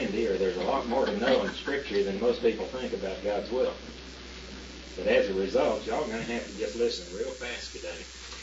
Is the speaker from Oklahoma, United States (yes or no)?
yes; Norman, Oklahoma, United States; from Norman.